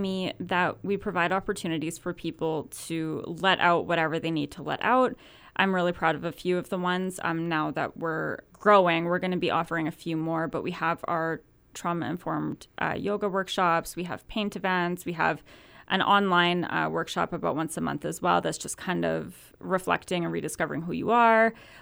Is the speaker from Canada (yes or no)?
yes; Donnelly, Alberta, Canada; now in Peace River, Canada; Yeah, I grew up in the Donnelly area and have been living in Peace River since 2013, and it's definitely my home.